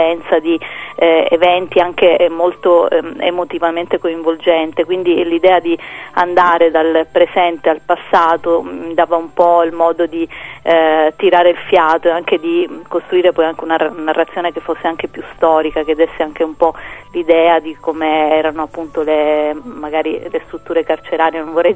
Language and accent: Italian; Sicily, Italy; che ha lo sfondo appunto del paesaggio, della mia terra, della mentalità, anche se ovviamente è una Sicilia che magari non è mai esistita così